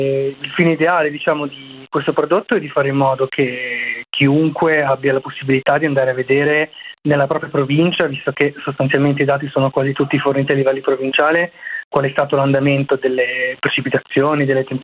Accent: Albania; Italian is a second language; now in Italy; il caso albanese, non fosse altro perché è il mio paese di origine

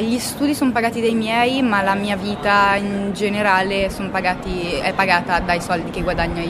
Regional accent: Bergamo, Lombardy, Italy; now in London, United Kingdom; io vengo da Bergamo e secondo me in una città piccola come Bergamo è meglio andare di persona

